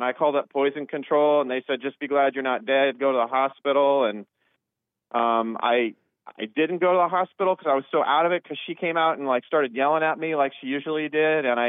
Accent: Portland, Oregon, United States; moved away; I'm originally from Portland, so briefly, I don't want to talk about it a lot, but boy, let me tell you, I had to move because it was so bad.

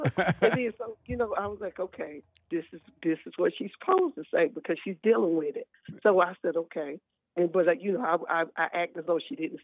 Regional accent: Alabama, United States; This weekend, I went down to my hometown, which is

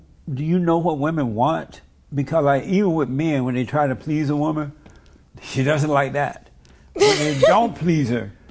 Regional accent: Alabama, United States; When I was growing up, and I grew up out in Alabama on a plantation, under the Jim Crow laws

